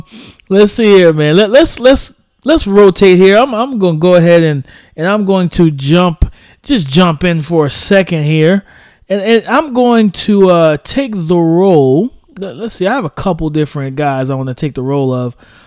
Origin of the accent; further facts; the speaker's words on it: South Carolina, United States; So listen, I'm from South Carolina. I don't meet many Hawaiians.